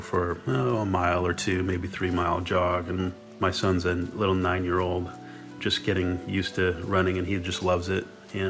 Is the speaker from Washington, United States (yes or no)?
yes; Seattle, Washington, United States; I grew up in Seattle, and this was one of the neighborhoods where I would always be very wary of going when I was a young man.